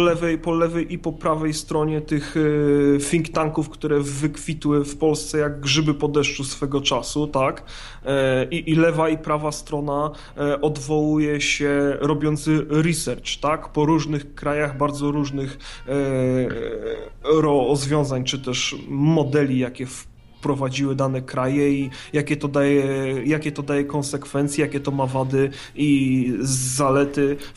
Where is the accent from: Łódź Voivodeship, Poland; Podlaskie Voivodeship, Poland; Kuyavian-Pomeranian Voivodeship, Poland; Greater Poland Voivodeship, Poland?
Greater Poland Voivodeship, Poland; to ja jako wielkopolska pyra w czasach wojny, no, mając do wyboru pomóc tobie, czy pomóc komuś z Wielkopolski, kogo kompletnie nie znam, bym się długo nie zastanawiał.